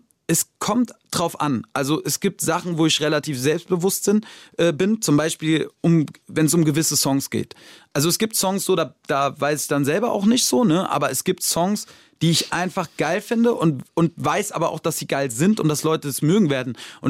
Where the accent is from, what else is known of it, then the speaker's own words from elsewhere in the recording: Germany; Und ich bin ja Deutscher so und ja, keine Ahnung.